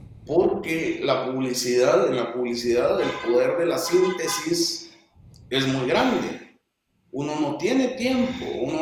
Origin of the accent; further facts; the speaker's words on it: Guatemala City, Guatemala Department, Guatemala; born there; Yo nací aquí en la capital.